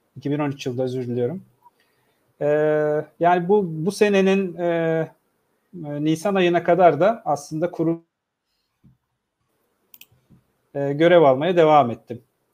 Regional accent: İzmir, Turkey; also born or lived in Hameln, Germany; Babam o zamanın şartlarında Almanya'ya çalışmak için gittiğinde ben orada dünyaya gelmişim. 5 yaşımda Türkiye'ye döndüm. İlk orta ve lise öğrenimi Türkiye'de İzmir'de tamamladım.

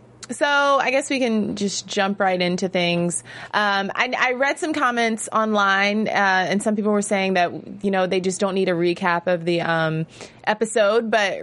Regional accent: Virginia, United States; I'm from Virginia. So hey.

